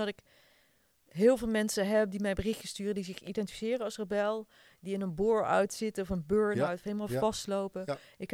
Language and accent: Dutch; Netherlands; Als Nederlander in de Spaanse cultuur is best een uitdaging.